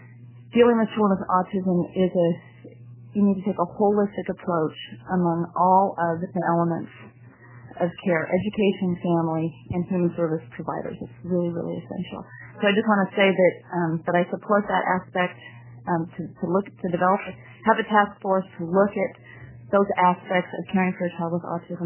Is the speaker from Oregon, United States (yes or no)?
yes; Gresham, Oregon, United States; For the record … I am from Gresham, Oregon.